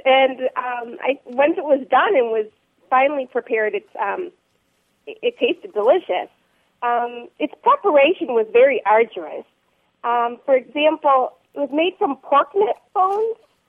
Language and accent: English; Milwaukee, Wisconsin, United States; So I grew up in Milwaukee, and my grandfather would make this meal for us.